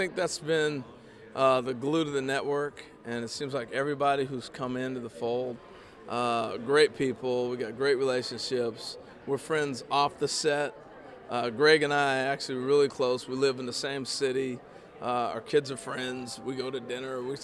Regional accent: Oregon, United States; I grew up in Oregon. We didn't play a lot of hockey

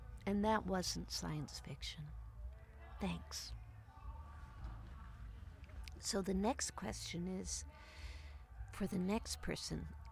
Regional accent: Boise, Idaho, United States; It was a Friday night, a summer, early summer Friday evening in my hometown of Boise, Idaho.

